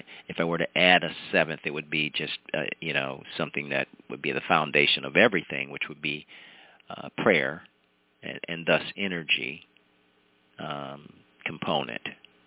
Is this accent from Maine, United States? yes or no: no; Ohio, United States; coming from Ohio, my home state